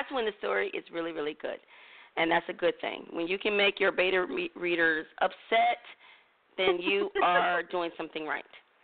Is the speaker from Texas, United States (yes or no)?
no; North Carolina, United States; So, but I grew up in North Carolina where, oh my gosh, you could set a clock to everything.